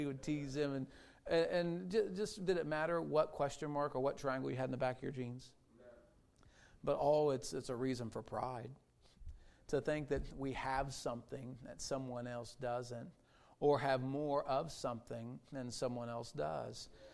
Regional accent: Ohio, United States; We ain't got no pride there. Amen. We're from Ohio. We're the Midwest.

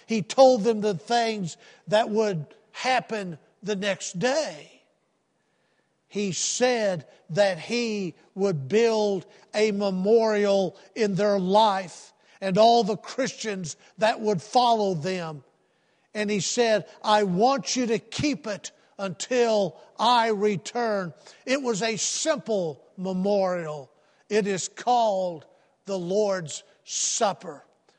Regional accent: Texas, United States; The Alamo comes to mind. I'm from Texas. It's natural for me to think of that.

